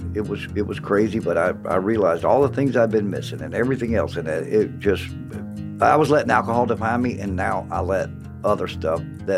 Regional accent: Lake City, South Carolina, United States; also born or lived in Florida; But I grew up in Lake City, South Carolina. I was born in Sherall and then moved to Florida for a little while when my dad was a golf pro.

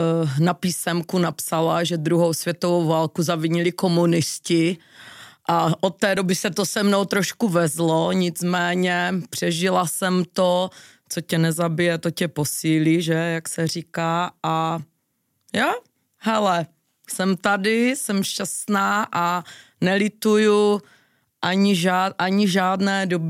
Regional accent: Olomouc, Olomouc Region, Czechia; Říkám, já jsem ale taky z Olomouce.

